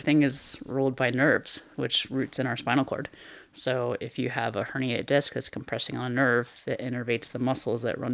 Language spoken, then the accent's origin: English; Baltimore, Maryland, United States; So born and raised in Baltimore.